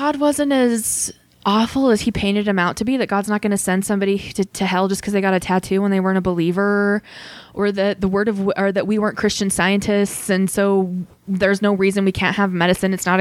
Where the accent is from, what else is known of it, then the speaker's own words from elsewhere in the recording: Idaho, United States; We had a seminary building because I grew up in Southern Idaho.